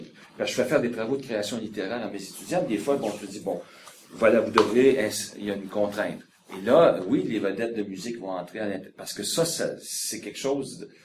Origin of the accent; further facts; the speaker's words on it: Shawinigan, Quebec, Canada; Moi, j'ai la chance d'avoir grandi à Shawinigan, et puis il y avait dans, en fait j'ai grandi à Almaville en haut, puis à Almaville en bas